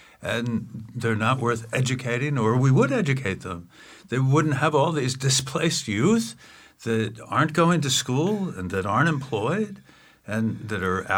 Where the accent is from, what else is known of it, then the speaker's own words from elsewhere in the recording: New York, United States; Well, you know, it turned out that, you know, Harriet was from Beverly Hills and I was from New York